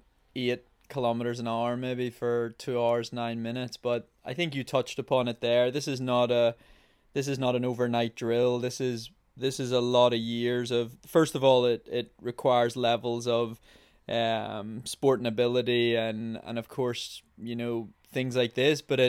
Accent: Ireland; I'm a Irish Olympic marathon runner.

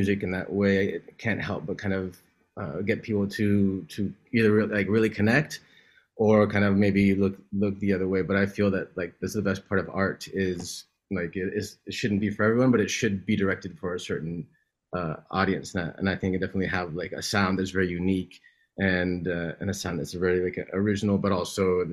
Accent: California, United States; also born or lived in Mexico City, Mexico; I was born in Mexico City, but I grew up in California.

